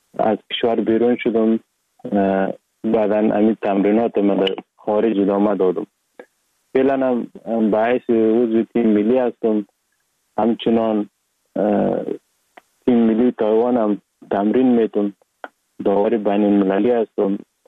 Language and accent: Persian; Sheberghan, Jowzjan, Afghanistan; also born or lived in Sar-e Pol; اصلا زاده ولایت سرپل هستم، در ولایت جوزجان کلان شدیم، تحصیلات ما، مکتب ما، همه چیز ما در ولایت جوزجان خواندیم. اصلا کورش هم در دوران طفولیت از اون ولایت جوزجان شروع کردیم، ولایت جوزجان شهر شبروان، قریه به نام قریه پیرمزید.